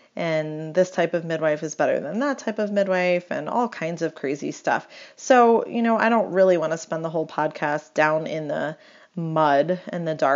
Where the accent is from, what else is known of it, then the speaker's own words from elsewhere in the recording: New York, United States; as a New Yorker and as somebody that was growing up, when Seinfeld was really popular